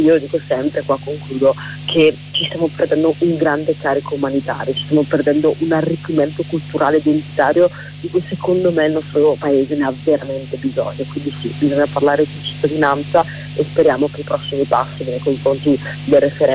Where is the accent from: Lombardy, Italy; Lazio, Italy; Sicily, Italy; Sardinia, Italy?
Lombardy, Italy; also born or lived in Rwanda; Io sono nata in Ruanda e sono stata adottata da una famiglia bresciana. Io sono cresciuta in un contesto come quello della Bassa Bresciana